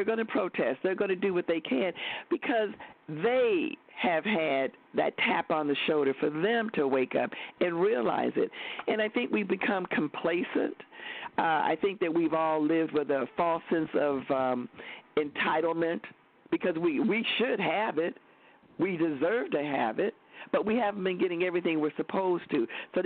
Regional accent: Chicago, Illinois, United States; I wasn't going to be subservient because I'm from Chicago. I'm very vocal.

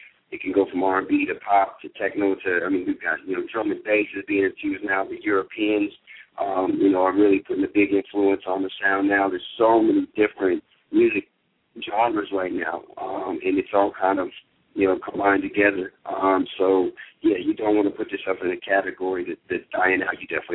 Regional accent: California, United States; now in Atlanta, United States; I mean, I live in Atlanta. I mean, I am a California kid. I grew up in Cali, but it's big out here.

